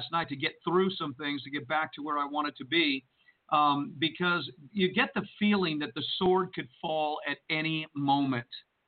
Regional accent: Jersey City, New Jersey, United States; I grew up in Jersey City. I don't mind coming to New York. I know the area like the back of my hand.

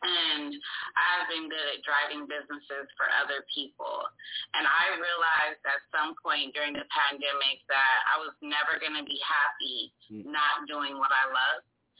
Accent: Phoenix, Arizona, United States; The background is a picture of my city. I'm from Phoenix, Arizona.

